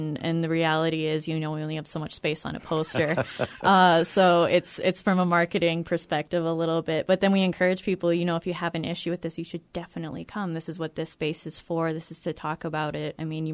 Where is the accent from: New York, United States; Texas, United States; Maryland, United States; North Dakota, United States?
North Dakota, United States; Minot; I'm originally from Minot, so I kind of knew where a good space would be.